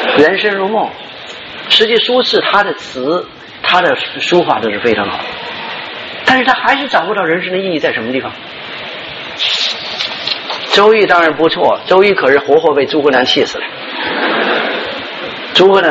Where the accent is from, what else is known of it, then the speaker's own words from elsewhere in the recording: China; 我们中国人说人生我们比较积极啊